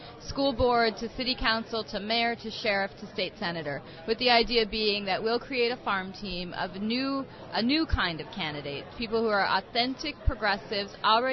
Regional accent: Minnesota, United States; My home state of Minnesota, I was an organizer there.

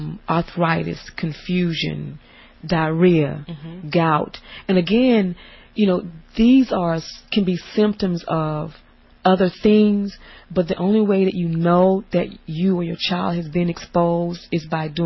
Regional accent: Florida, United States; because I came from Florida

